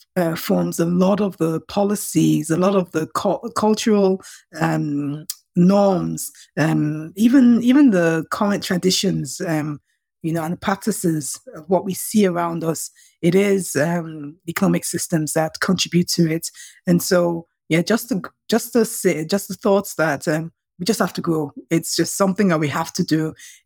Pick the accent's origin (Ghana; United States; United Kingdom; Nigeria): Nigeria; this is how we grew up in Nigeria.